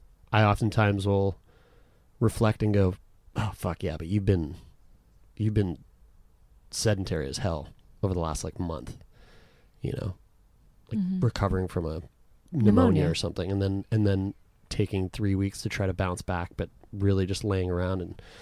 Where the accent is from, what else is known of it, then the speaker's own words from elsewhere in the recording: Canada; one thing that we're from Canada.